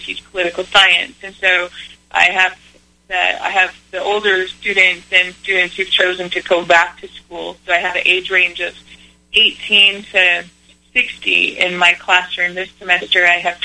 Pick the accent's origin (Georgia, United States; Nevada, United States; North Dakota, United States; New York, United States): Nevada, United States; Fallon; I served on the city council here in my hometown of Fallon for a term